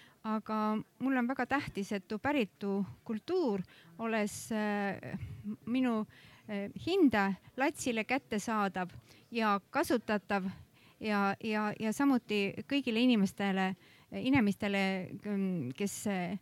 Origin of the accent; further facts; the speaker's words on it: South Estonia, Estonia; Mina olen lõunaeestlane … Esapuult siis lõuna Tartumaalt ja imepuult Võromaalt.